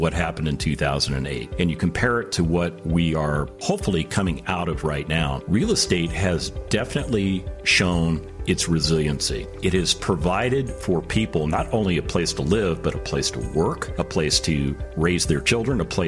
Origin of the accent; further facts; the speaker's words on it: Las Vegas, Nevada, United States; I grew up in Vegas, so I know more about gambling than I care to know about gambling.